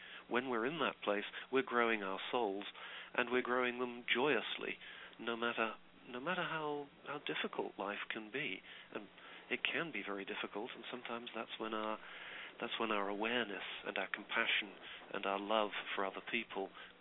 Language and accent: English; United Kingdom; being a Brit, a British person in the United States